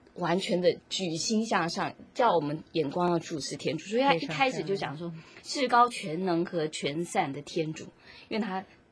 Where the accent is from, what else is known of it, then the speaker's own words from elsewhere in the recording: China; 如果我中国人都讲阴阳